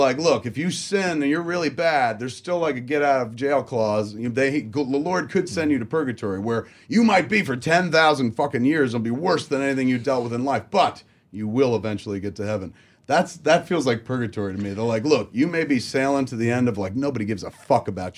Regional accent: Boston, Massachusetts, United States; Okay, we grew up in Boston. So we didn't grow up seeing fucking famous people.

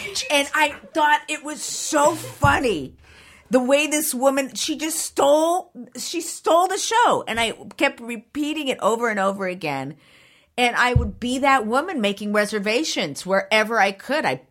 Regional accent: Downey, California, United States; I was born and raised in Downey, man.

